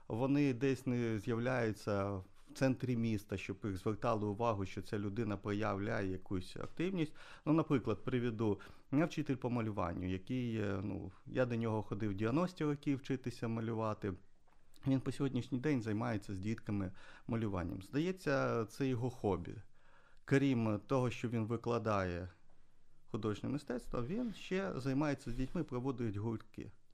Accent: Sloviansk, Donetsk Oblast, Ukraine; moved away as an adult; now in Zakarpattia Oblast, Ukraine; я народився в Слов'янську. Тут ходив до школи, в садочок ходив до школи, вчився тут.

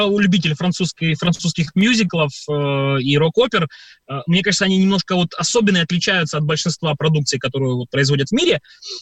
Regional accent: Chernihiv, Chernihiv Oblast, Ukraine; на самом деле я родом из Чернигова, и это город моей мамы, город, в котором родилась моя мама, и родился я.

